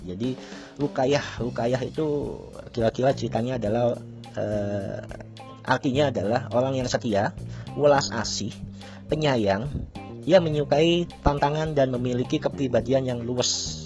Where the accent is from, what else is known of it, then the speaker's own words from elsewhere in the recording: Ambulu, East Java, Indonesia; born there; sebagai nama kecil atau nama kesayangan keluarga. Saya lahir di Ambulu tahun 1982. Nah, di situ saya mempunyai orang tua yang bekerja di pasar Ambulu juga saat itu.